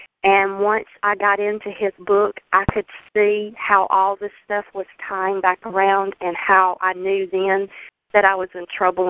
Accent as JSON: {"language": "English", "region": "Alabama", "country": "United States", "said": "I'm from Alabama."}